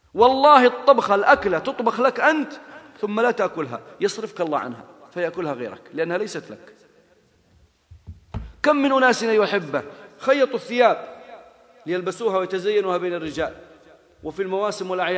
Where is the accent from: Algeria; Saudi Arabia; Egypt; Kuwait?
Saudi Arabia; south; عندنا في الجنوب، في جنوب المملكة، في المنطقة الجنوبية